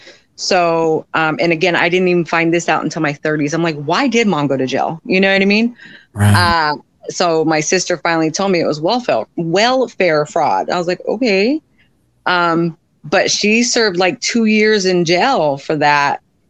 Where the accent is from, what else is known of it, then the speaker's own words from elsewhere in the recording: Yuba City, California, United States; also born or lived in Santa Ana; So I was born in Santa Ana, California. I was raised in Yuba City, California. I am the baby of 5 children.